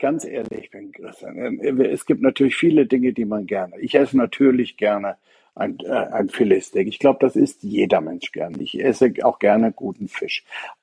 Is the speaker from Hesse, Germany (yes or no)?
no; North Rhine-Westphalia, Germany; meine Frau und ich, wir kommen jetzt in der gebürtige Wittgensteiner. Das ist der südlichste Zipfel vom Sauerland. Da wird man vielleicht auch ein bisschen anders groß als in Großstädten.